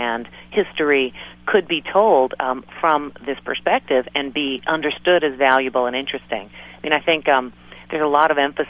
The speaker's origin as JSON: {"language": "English", "region": "New York", "country": "United States", "said": "And, you know, as a New Yorker, I've always really enjoyed that."}